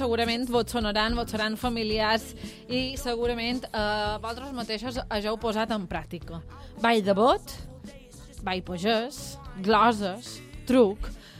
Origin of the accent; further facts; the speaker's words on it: Bunyola, Balearic Islands, Spain; Mira, jo soc de Bunyola